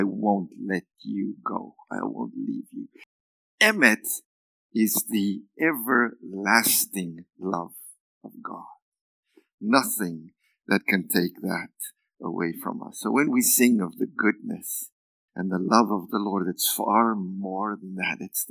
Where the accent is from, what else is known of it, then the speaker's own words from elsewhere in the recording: South Africa; now in Canada; No, I'm a Canadian too, but a South African Canadian.